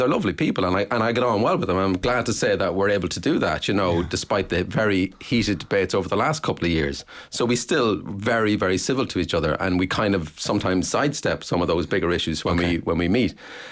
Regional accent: Carrickmacross, County Monaghan, Ireland; Like, it's like even I come from Carrick and Cross.

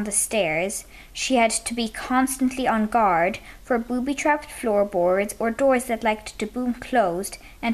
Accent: Munster, Ireland; I'm 10 years old and I'm from County Clare.

